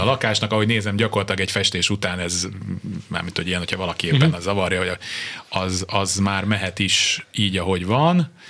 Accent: Budapest, Hungary; born there; az Uzsoki utcai kórházba születtem

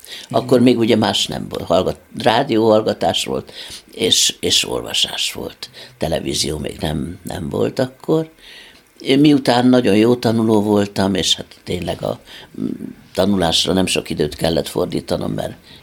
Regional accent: Kaposvár, Somogy, Hungary; Hál' Istennek fiatalkorunkban Kaposváron elég sokszor leszállt az Isten.

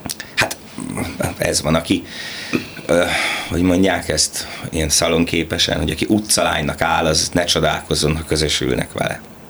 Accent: Veresegyház, Pest, Hungary; Veresegyházon nőttem föl, a bölcsőm. Én imádom azt a kisközség, nagyközség, város, most város a legújabb titulus. Hát ott oda jártam iskolába, általános iskolába, ott élnek a szüleim

